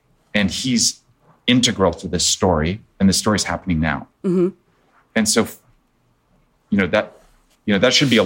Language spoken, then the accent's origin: English; Saskatchewan, Canada; at my age growing up in Saskatchewan.